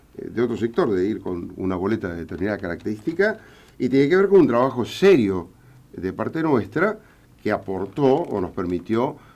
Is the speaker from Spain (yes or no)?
no; Justiniano Posse, Córdoba, Argentina; Provengo de Justiniano Pozo, un pueblo de la provincia de Córdoba, no nací en Nueva York.